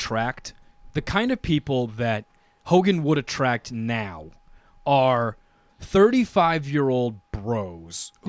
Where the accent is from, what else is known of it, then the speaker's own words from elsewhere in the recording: Ireland; I mean, I'm Irish. Oh, you like to drink.